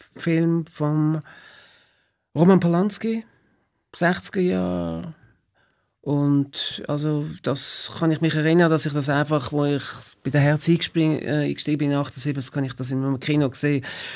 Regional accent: Switzerland; Ich bin in der Schweiz verwurzelt.

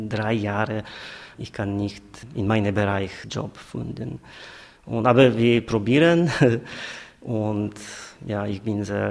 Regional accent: Warsaw, Masovian Voivodeship, Poland; moved away as an adult; now in Switzerland; ist einfacher. Und ich komme aus Warschau. Ich bin aus privaten Gründen da in die Schweiz gekommen, weil meine Verlobte eine Schweizerin ist.

